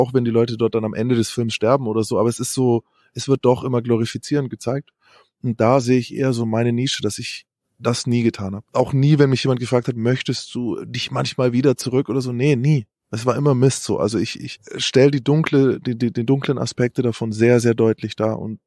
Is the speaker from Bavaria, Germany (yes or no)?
yes; Nuremberg, Bavaria, Germany; Ich bin geboren im schönen Nürnberg und tatsächlich als jugendlicher Intensivtäter aufgewachsen.